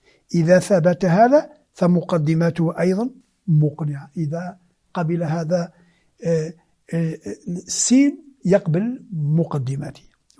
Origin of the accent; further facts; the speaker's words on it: Algeria; نحن عندنا في الجزائر مثل جميل